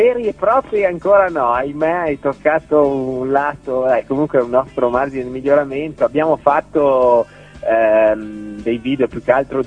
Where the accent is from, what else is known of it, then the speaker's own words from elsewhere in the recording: Faenza, Emilia-Romagna, Italy; Siamo di Faenza e siamo romagnoli, quindi siamo tutti più o meno della zona tra Faenza e Imola